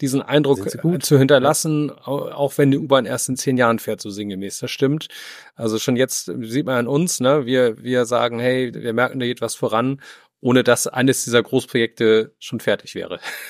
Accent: Hamburg, Germany; ich auch als Hamburger merke so

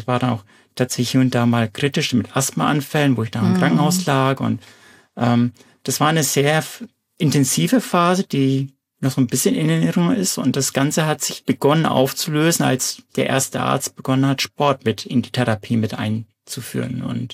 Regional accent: Bavaria, Germany; moved away; also born or lived in Munich; das sind 11 Jahre in der Region. Und an meinen Dialekt hört man sich. Ich bin eigentlich ursprünglich aus Mittelfranken. Hatte eine kleine Ecke gemacht über München. Und dann bin ich hier in der Nähe von Karlsruhe gelandet.

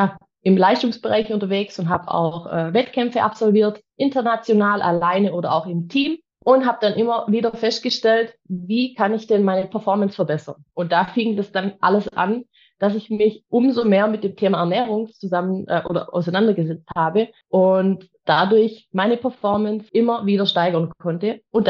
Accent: Balingen, Baden-Württemberg, Germany; Ich komme aus Balingen

